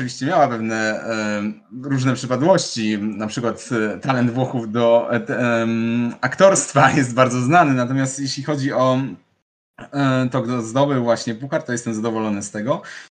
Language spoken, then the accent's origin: Polish; Gdańsk, Pomeranian Voivodeship, Poland; jestem gdańszczaninem, to sercem jestem za Lechią Gdańsk oczywiście.